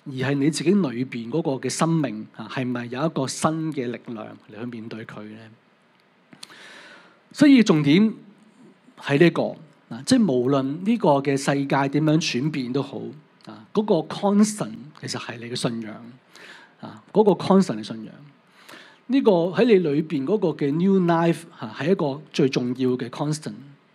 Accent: Hong Kong; 即是我们香港这边就说不要惯

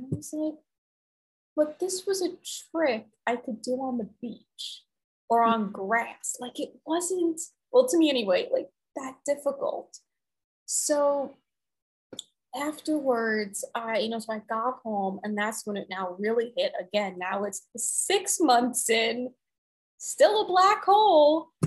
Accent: New York City, New York, United States; I grew up on the Upper East Side of New York City, went to one of the top private schools.

